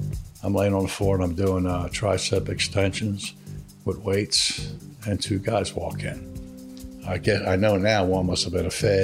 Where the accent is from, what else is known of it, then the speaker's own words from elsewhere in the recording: Philadelphia, Pennsylvania, United States; I said, I'm from Philadelphia.